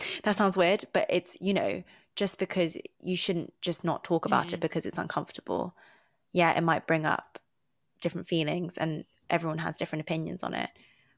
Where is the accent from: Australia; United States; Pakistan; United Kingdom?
United Kingdom; born there; me as a British-born Chinese woman